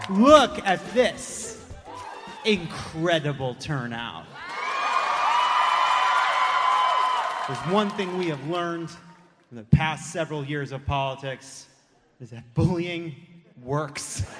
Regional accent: California, United States; I come from California, which is a high-tax state.

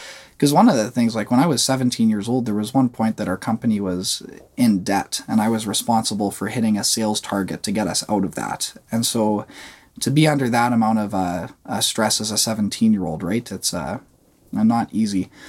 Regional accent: Calgary, Alberta, Canada; now in Edmonton, Canada; I'm born in Edmonton, even though I was raised in Calgary for 17 years, now after 3 years in Edmonton

